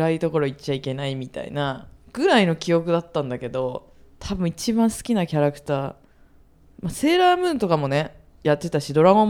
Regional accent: Yokohama, Kanagawa, Japan; born there; じゃあゼロ、私は病院は横浜ですね

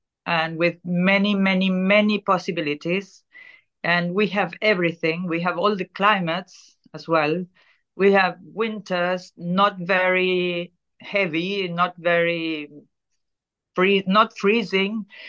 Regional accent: Argentina; English is a second language; all our families came to Argentina many years ago. I come from Germany, Ireland, Italy, Spain, and those, we are 90% and 99% European

